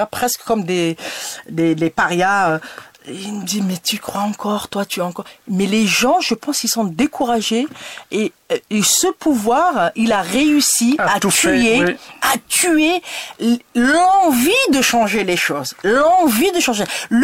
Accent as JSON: {"language": "French", "country": "Algeria", "lives_now": "France", "said": "moi, qui suis né en Algérie, je suis parti à l'âge de 30 ans en France, j'ai les pleins pouvoirs de voter et d'être élu en France, alors que je viens d'Algérie."}